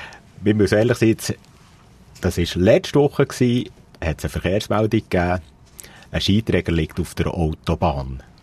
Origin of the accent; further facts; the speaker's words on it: Bern, Switzerland; ich nehme jetzt als Berner halt, wir haben so Spuren